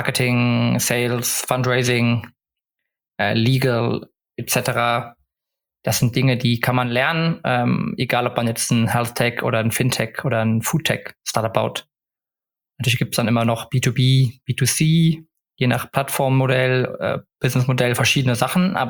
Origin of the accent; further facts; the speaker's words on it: Stockholm, Stockholm County, Sweden; now in Cologne, Germany; Ansonsten habe ich noch immer meine alte Heimat Stockholm, die über mir schwebt, wo man immer zurück könnte. Aber aktuell bin ich erstmal happy in Köln